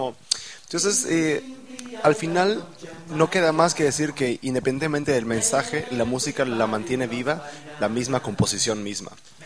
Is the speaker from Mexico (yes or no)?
no; Guatemala; yo soy guatemalteco, soy chapín, pero yo no nací bailando cumbia ni tocando salsa